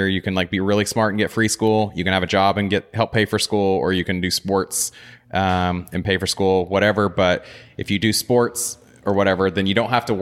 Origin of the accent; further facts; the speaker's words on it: El Reno, Oklahoma, United States; So I grew up in El Reno, smaller town about 30 minutes west of Oklahoma City.